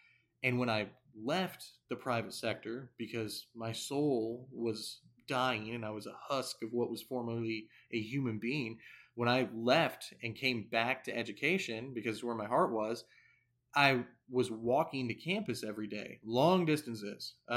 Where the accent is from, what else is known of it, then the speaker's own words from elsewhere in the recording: Kalamazoo, Michigan, United States; I got thick northern blood. I'm from Kalamazoo.